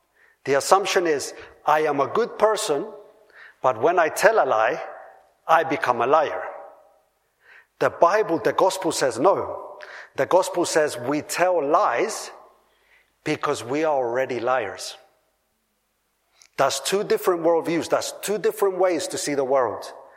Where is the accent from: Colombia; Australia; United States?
Colombia; I come from Colombia. Colombia is one of the most biodiverse countries in the world after Brazil, and the most diverse in terms of flowers and plants in the world. Colombia is beautiful.